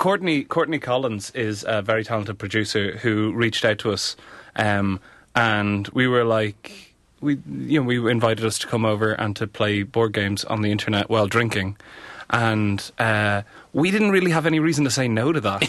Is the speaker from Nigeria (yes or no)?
no; Wicklow, Leinster, Ireland; I'm from Wicklow originally, which is sort of just south of Dublin in Ireland.